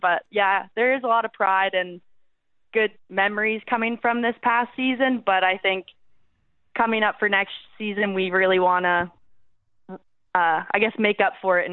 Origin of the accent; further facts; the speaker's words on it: Taber, Alberta, Canada; Yeah, I'm from Tabor, and I started playing rugby in grade 9.